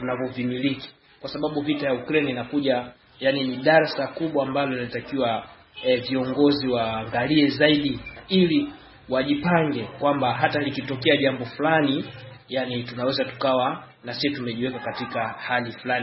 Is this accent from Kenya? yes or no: no; Tanzania; mimi nimetoka Tanzania.